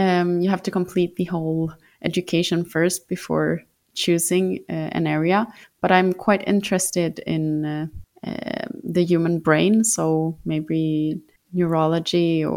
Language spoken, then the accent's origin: English; South Sweden, Sweden; English is a second language; I'm from the south of Sweden. So quite far away.